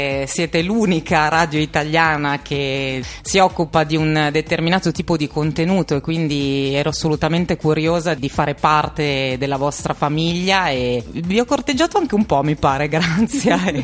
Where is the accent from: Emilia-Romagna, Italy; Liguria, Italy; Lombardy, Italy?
Liguria, Italy; now in Milano, Italy; vengo dalla Liguria, quindi zona di mare, e sono stata poi adottata ovviamente da Milano, sono venuta a studiare qua e poi sono rimasta qua.